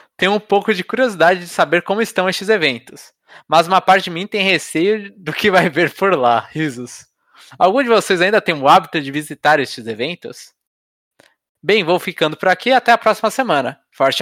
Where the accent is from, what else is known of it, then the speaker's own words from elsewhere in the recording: Santos, São Paulo, Brazil; Como sou de Santos, normalmente organizávamos caravanas para poder ir para São Paulo para podermos participar destes eventos.